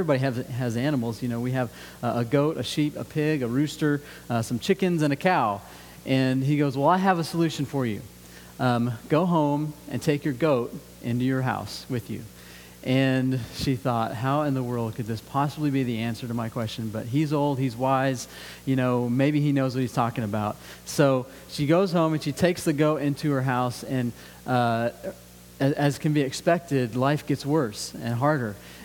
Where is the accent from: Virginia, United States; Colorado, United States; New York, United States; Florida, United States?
Colorado, United States; I remember growing up in Colorado and being in that place, the church had already gotten kind of pushed out of society